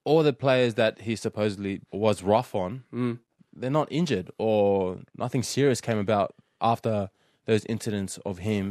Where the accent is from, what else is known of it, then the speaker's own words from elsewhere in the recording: Fiji; Yeah, that was my fondest memory in Fiji, growing up in Fiji.